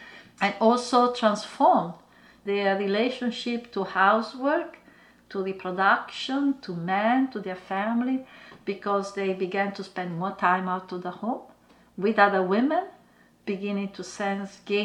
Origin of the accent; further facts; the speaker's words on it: New York, United States; You know, I come from New York, and so I speak from a very particular, very urban, you know.